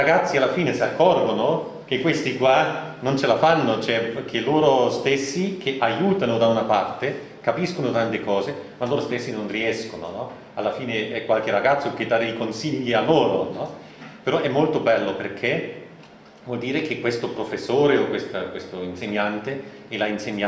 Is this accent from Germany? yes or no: yes; Germany; Però io come tedesco, nell'Italia del Sud, no?